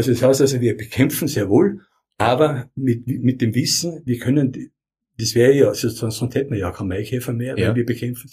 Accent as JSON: {"language": "German", "region": "Tyrol", "country": "Austria", "said": "das ist der schneereichste Ort von Österreich, wenn wir wissen, Hochfilzen auf Fieberbrunn, St. Jan und so weiter, da komme ich her aus der Gegend"}